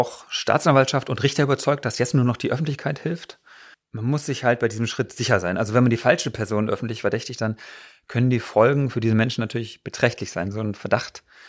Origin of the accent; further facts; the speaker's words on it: Berlin, Germany; das sind wir als Berliner ja gewohnt.